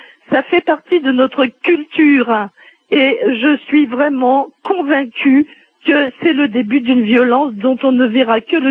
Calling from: Guadeloupe; je suis directrice de CIO, je t'appelle de la Guadeloupe.

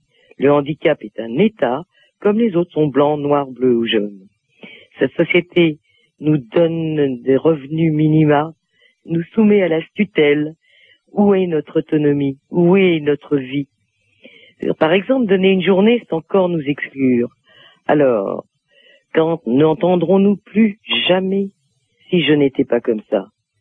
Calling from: Lyon, Auvergne-Rhône-Alpes, France; de Lyon. Merci.

